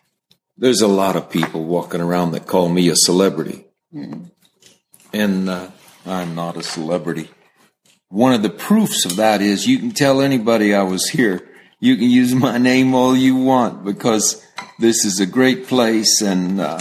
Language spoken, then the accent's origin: English; California, United States; I'm a cowboy from California, and I want to remain that way.